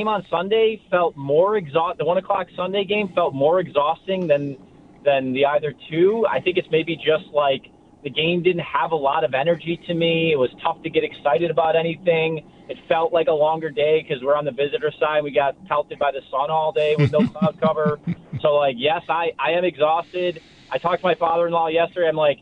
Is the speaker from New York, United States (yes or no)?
yes; Rochester, New York, United States; I am exhausted, especially because I'm from Rochester, so it's like an extra hour